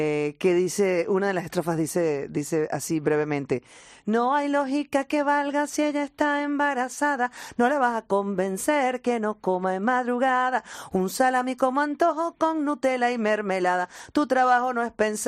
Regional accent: Venezuela; yo soy venezolana

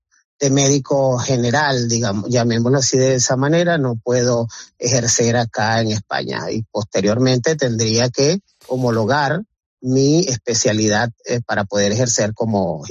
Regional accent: Venezuela; now in Spain; soy médico venezolano, tengo 30 años de experiencia

